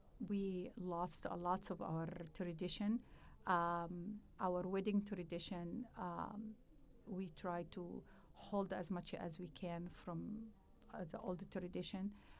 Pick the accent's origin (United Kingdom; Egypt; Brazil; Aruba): Egypt; Upper Egypt; now in Los Angeles, United States; I am Fajicha Nubian from Upper Egypt. This is where my ancestor from.